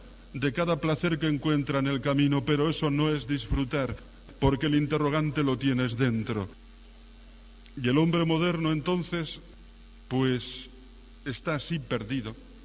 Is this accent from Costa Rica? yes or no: no; Pyrenees, Spain; Estaba confesando en un santuario de mi tierra, en las montañas de mi tierra del Pirineo.